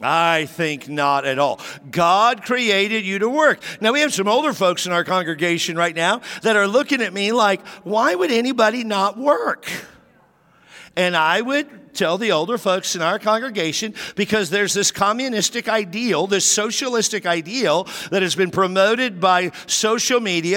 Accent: New Mexico, United States; born there; Now, I'm an American through and through, born in New Mexico.

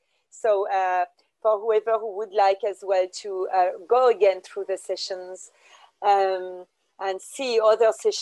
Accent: France; accent: French; English is a second language; I don't know how to say that with my French accent, but yes, it's in 2 hours, I think.

